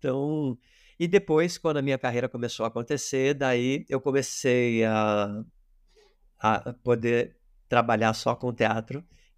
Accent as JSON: {"language": "Portuguese", "country": "Brazil", "said": "Eu vim do Brasil para cá para estudar teatro musical."}